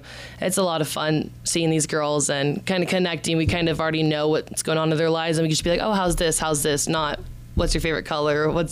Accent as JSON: {"language": "English", "region": "Arizona", "country": "United States", "tie": "born or raised there", "said": "I've had the opportunity to be able to go to Arizona the week before Arizona back in my hometown and be able to practice outside for a bit."}